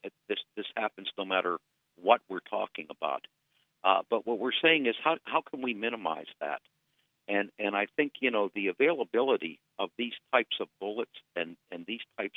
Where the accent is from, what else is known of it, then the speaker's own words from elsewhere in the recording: Pennsylvania, United States; I grew up in Western Pennsylvania. I know lots of people that go deer hunting.